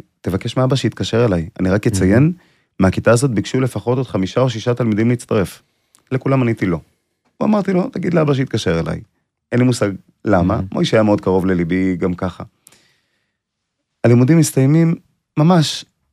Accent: Jerusalem, Jerusalem District, Israel; אני ילד ירושלמי

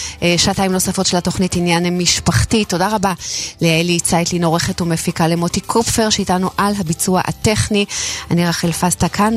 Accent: Bnei Brak, Tel Aviv District, Israel; אני דוסית, גדלתי בבני ברק ולמדתי בסמינרים הכי חרדיים

